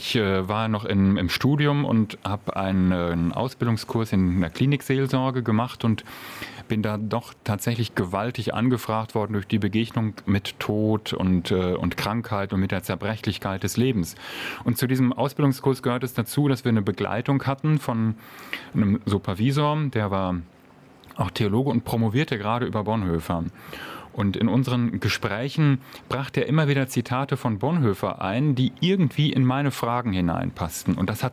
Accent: North Rhine-Westphalia, Germany; Ich komme aus dem Sauerland.

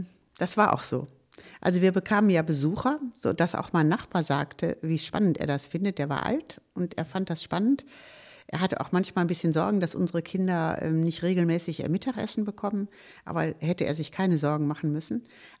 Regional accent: Germany; Ich bin ja ein anderer Jahrgang, also ich bin ja wirklich im Krieg geboren. Und Deutscher zu sein, deutsch sich zu fühlen, war fast nicht möglich nach dem Krieg.

